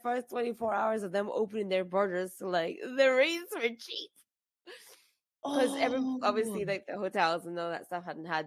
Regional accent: United Kingdom; being like British AF, and I didn't realize I was British AF until this moment.

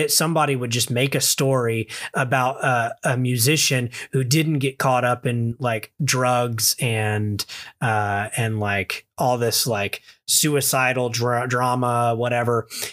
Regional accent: the South, United States; I'm from the South and, you know, I know what it's like to kind of grow up, close with a brother

